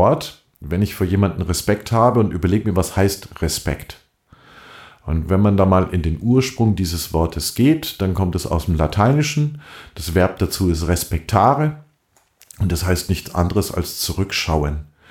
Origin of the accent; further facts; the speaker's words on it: Germany; Bei uns in Deutschland, eins der höchsten Güter, die wir haben, ist Brot.